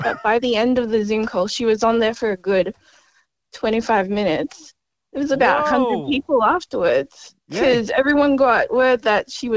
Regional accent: Melbourne, Victoria, Australia; because I'm from Melbourne.

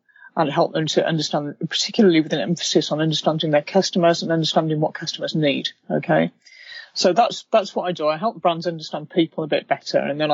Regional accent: United Kingdom; I'm British, as you can probably tell.

